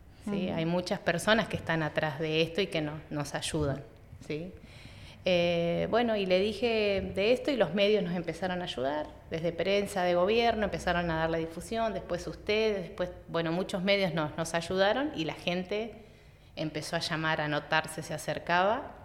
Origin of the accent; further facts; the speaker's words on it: Cipolletti, Río Negro, Argentina; soy nacida y criada acá en Cipolletti